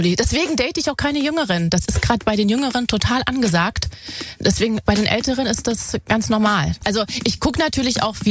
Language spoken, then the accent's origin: German; Berlin, Germany; Ja, ich bin in Plattenbau groß geworden, in Hellersdorf-Marzahn.